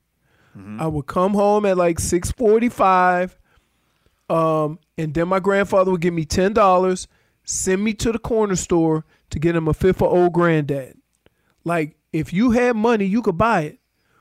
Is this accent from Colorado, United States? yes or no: yes; Colorado, United States; So I was from Colorado, my whole high school.